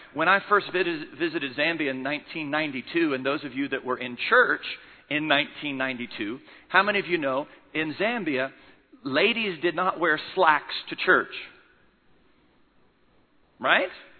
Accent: Maryland, United States; When I was a kid growing up in Maryland, in the United States, it was taboo.

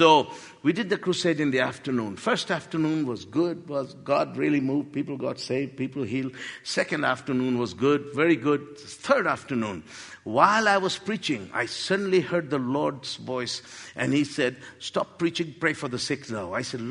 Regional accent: Pakistan; I'm Middle Eastern, but I grew up in Pakistan.

